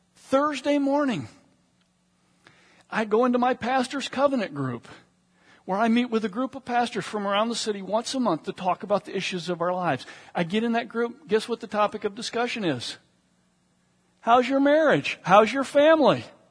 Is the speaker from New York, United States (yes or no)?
no; Michigan, United States; I grew up in Michigan, so I grew up in automobile country, and my uncle was an engineer for General Motors